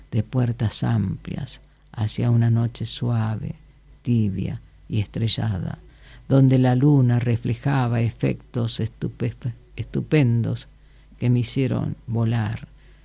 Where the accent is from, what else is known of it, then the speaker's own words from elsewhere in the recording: Resistencia, Chaco, Argentina; born there; also born or lived in Río Gallegos; now in Buenos Aires, Argentina; Y yo nací en Río, en Resistencia, anduve por Río Gallegos, ahora estoy por Capital.